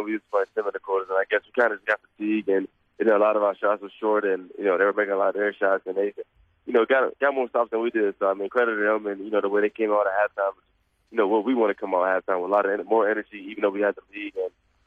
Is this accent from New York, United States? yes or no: no; Washington, District of Columbia, United States; now in Melbourne, Australia; I'm from Washington, D.C., so I mean, it's just the same city. It's cold, and, I'm used to the cold.